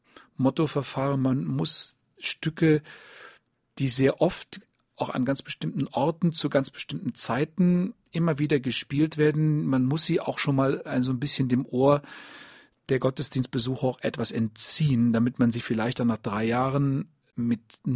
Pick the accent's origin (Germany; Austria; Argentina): Germany; Rhineland; born there; now in Bavaria, Germany; das kann ich als gebürtiger Rheinländer schon sagen